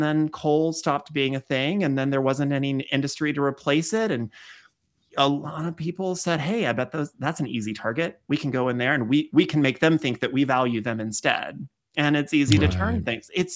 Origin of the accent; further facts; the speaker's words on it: West Virginia, United States; I'm from West Virginia.